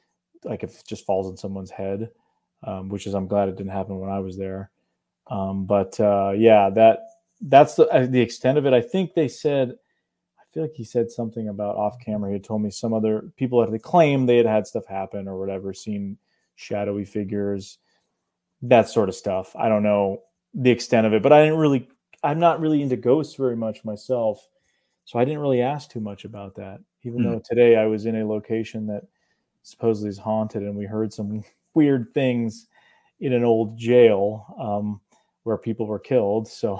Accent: Northern Appalachia, United States; I'm like, you know, I'm from the Appalachians, but the northern part where we don't have that twang, we don't have that accent, so we just say Appalachians.

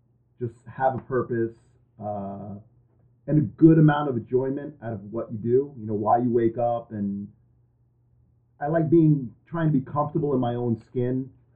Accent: Calabria, Italy; We're Calabrese.

